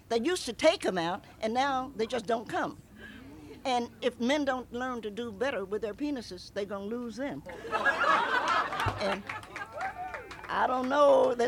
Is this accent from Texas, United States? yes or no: no; Cincinnati, Ohio, United States; also born or lived in Knoxville, United States; I grew up in Cincinnati. I'm a Knoxvillian by birth. I'm the first person actually in my family born in a hospital.